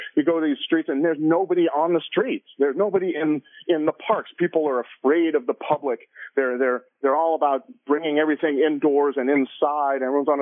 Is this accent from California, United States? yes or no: yes; California, United States; I grew up in Southern California. My mom is from Iowa.